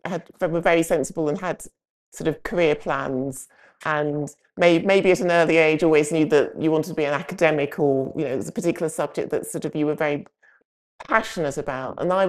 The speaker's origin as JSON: {"language": "English", "town": "East London", "region": "London", "country": "United Kingdom", "tie": "born or raised there", "said": "So I grew up in East London."}